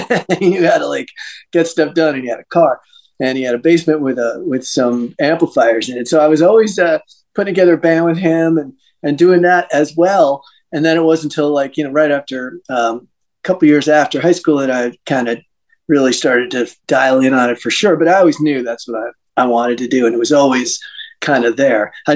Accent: New York, United States; Well, I grew up in Westchester County. It's right outside New York City. It touches on it.

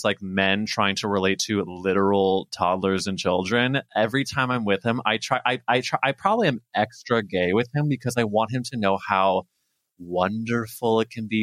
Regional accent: Missouri, United States; But I'm from Missouri, and it's like I'm healing through these children

